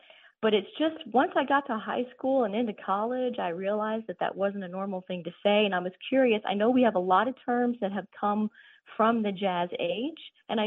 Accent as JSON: {"language": "English", "town": "Cincinnati", "region": "Ohio", "country": "United States", "tie": "born or raised there", "lives_now": "Harrogate, United States", "said": "I originally grew up in the Cincinnati area"}